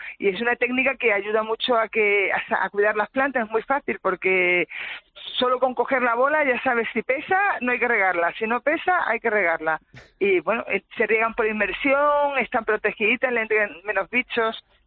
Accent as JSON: {"language": "Spanish", "town": "Málaga", "region": "Andalusia", "country": "Spain", "said": "yo soy de Málaga"}